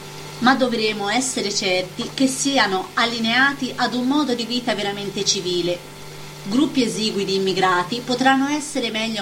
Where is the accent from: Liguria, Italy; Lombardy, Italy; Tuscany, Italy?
Liguria, Italy; dopo la Toscana è il momento della Liguria, la mia terra.